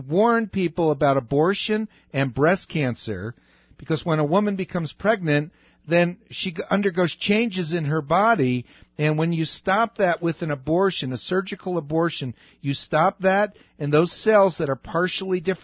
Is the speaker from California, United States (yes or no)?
no; New Jersey, United States; This was in New Jersey. I grew up in New Jersey.